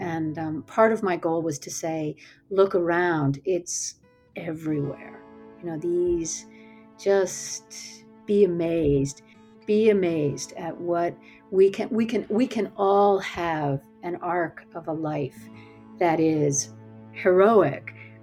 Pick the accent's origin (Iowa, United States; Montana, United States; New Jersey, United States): New Jersey, United States; So I am 63 years old, and I grew up in a divided household. So I spent a good portion of my life in New Jersey, living with my mother, and then also a significant portion of my adolescence with my father and his family, his new family in Colorado.